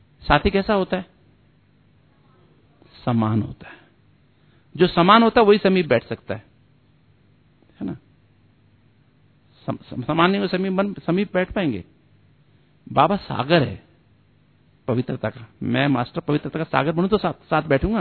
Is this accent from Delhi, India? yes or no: yes; Delhi, India; मैं भी दिल्ली वाला हूं